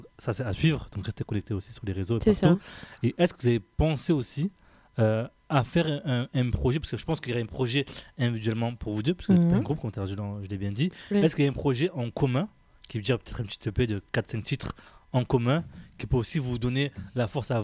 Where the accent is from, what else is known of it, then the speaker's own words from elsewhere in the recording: Marseille, Provence-Alpes-Côte d'Azur, France; Nous, qu'on a grandi à Marseille, on se connaît tous.